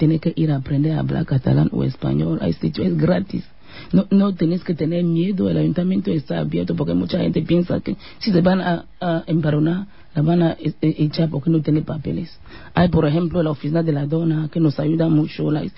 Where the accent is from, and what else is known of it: Cameroon